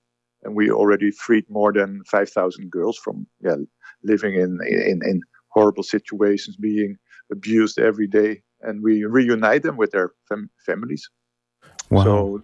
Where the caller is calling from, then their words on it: Rotterdam, South Holland, Netherlands; Here I am from Rotterdam.